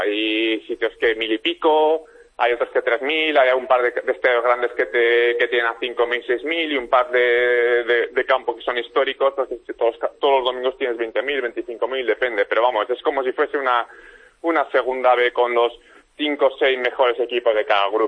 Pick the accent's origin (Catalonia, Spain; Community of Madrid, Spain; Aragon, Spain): Aragon, Spain; now in Stockholm, Sweden; Pues mira, aunque parezca extraño, yo que soy de Aragón, por ejemplo, y tenemos un termasco buenísimo, hay un par de sitios en Estocolmo